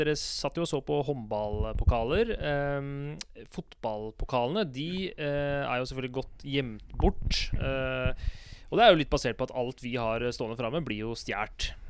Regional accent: Oslo, Norway; Jeg jo født og oppvokst i Kampanveien, ikke så langt mm-hmm. under her vi sitter, og har hatt 10 sånne fuskeår på Tveita før jeg flyttet tilbake igjen til Oppsal for et par år siden.

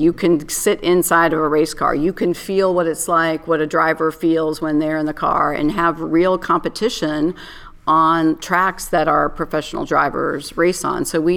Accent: California, United States; I grew up in Northern California. At that time, not a huge hotbed of NASCAR.

